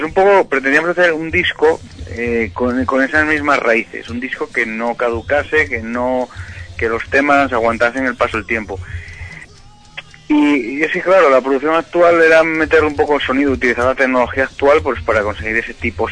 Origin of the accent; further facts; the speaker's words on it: Asturias, Spain; nuestra forma de pensar es asturiana, o somos de Asturias